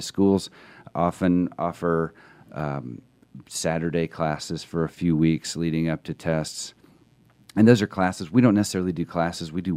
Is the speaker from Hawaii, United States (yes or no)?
no; Hoopeston, Illinois, United States; now in Atlanta, United States; Actually, it's a small town called Hoopston, Illinois. And I went to Indiana University. So my hometown had 5,000 people in it.